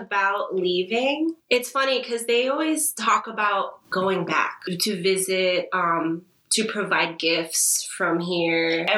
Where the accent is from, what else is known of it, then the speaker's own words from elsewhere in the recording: San Jose, California, United States; born there; moved away as an adult; also born or lived in San Diego; now in Anchorage, United States; I was born in San Jose, California. I moved up here about 7 years ago now. I was living down in San Diego at the time